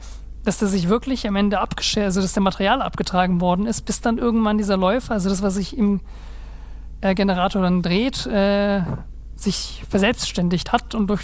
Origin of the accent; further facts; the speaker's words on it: Bavaria, Germany; Aus meiner Heimat aus Bayern